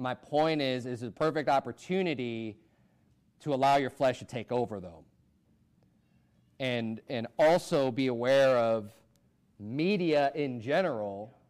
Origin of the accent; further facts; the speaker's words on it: Chicago, Illinois, United States; And there is a difference between, like, me growing up in Chicago.